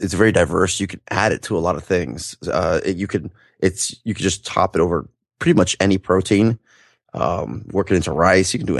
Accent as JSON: {"language": "English", "town": "Miami", "region": "Florida", "country": "United States", "tie": "born or raised there", "also_born_or_lived": "Peru", "said": "I was born in Peru. Oh, when I moved to the United States, I was one. Okay. So I basically was raised in Miami."}